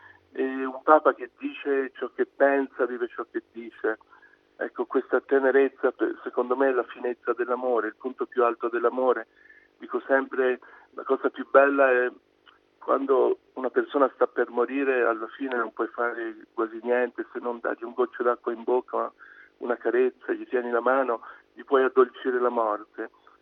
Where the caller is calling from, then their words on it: Romena, Tuscany, Italy; Ci parlo da Romena, sì.